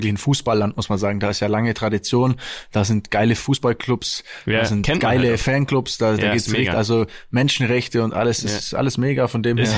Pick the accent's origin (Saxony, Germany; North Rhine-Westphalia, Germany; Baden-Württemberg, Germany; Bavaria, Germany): Baden-Württemberg, Germany; Stuttgart; bei uns in Stuttgart